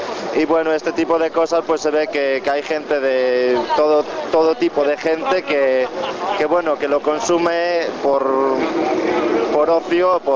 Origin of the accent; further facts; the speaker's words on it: A Coruña, Galicia, Spain; De Galicia, de La Coruña.